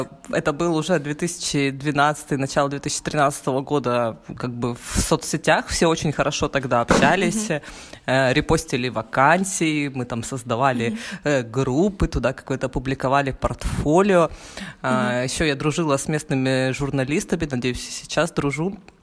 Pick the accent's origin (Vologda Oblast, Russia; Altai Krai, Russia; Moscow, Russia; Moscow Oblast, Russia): Altai Krai, Russia; Barnaul; moved away as an adult; now in Kaliningrad, Russia; он был из Калининграда, я из Барнаула.